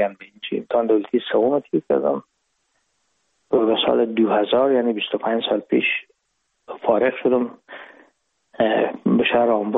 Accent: Herat, Afghanistan; moved away as an adult; now in Hamburg, Germany; ما رفتیم از کابل به هرات و پیزی که فاکولته رو پایان برسانیم یا دیپلم بگیریم از هرات از طریق زمینی داخل مرز ایران شدیم، از مرز ایران گذاشتیم و داخل پاکستان و از پاکستان و قاچقی آمدیم با آلمان.

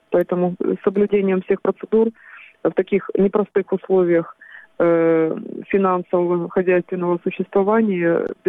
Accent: Crimea, Ukraine; Поэтому мы, выходцы с Крыма, рассказываем им ситуацию

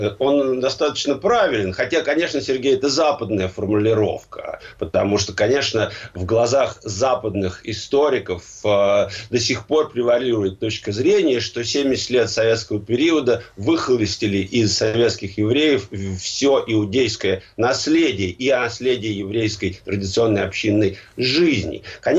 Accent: Moscow, Russia; born there; когда я родился, разумеется, в Москве, мои родители принадлежали к прослойке советской еврейской интеллигенции

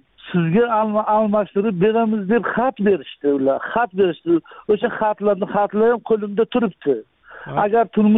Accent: Qashqadaryo Region, Uzbekistan; born there; Men 1977 yil Koson tumanida tug'ilganman.

